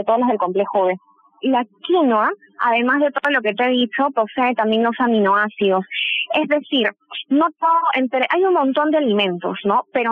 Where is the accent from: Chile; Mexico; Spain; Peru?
Peru; la cultura en este país, en mi país, en Perú, básicamente, es de comer el arroz